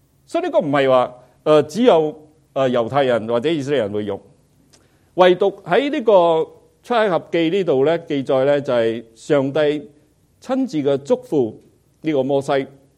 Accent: Guangdong, China; 即是我们广东人 很顺口的

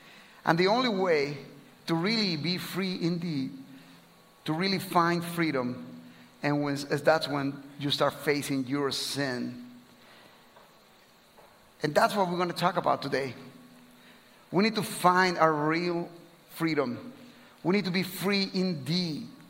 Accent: Guatemala; English is a second language; moved away as an adult; also born or lived in Chicago, United States; now in Mexico; We are originally from Guatemala. We were serving in Chicago for many years. And now we are living and serving for the last 5 years as missionaries in Mexico.

